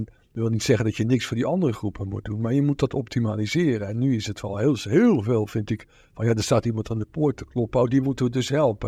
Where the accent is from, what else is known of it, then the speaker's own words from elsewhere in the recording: Randstad, Netherlands; Nee, ik kom natuurlijk uit de Randstad. Ik woon dan wel het Groene Hart, dus dat is dan wel redelijk open.